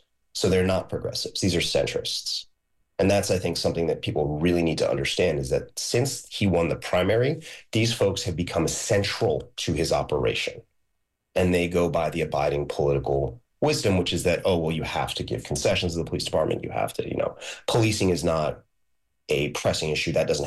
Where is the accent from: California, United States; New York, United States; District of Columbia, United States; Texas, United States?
New York, United States; New York City; I'm saying this as a New Yorker, someone who's born and raised here